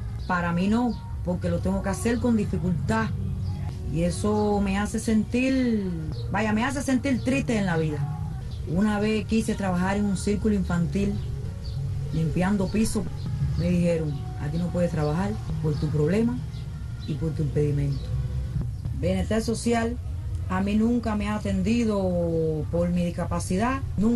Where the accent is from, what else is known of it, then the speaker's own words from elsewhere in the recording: Santiago de Cuba, Cuba; now in Havana, Cuba; Si todos somos cubanos, emigré de Santiago para acá porque las condiciones económica de Oriente no es igual a la de La Habana.